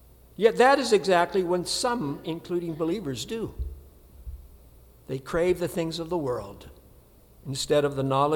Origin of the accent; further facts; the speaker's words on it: Ontario, Canada; I grew up in Ontario.